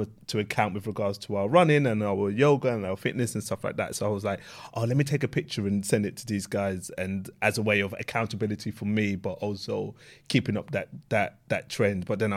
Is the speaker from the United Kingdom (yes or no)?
yes; London, United Kingdom; I'm East London in my heart. I grew up in East, then moved out a little bit.